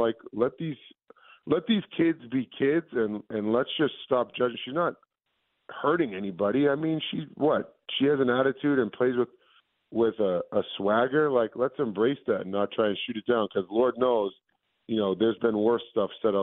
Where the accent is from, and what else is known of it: Massachusetts, United States; born or raised there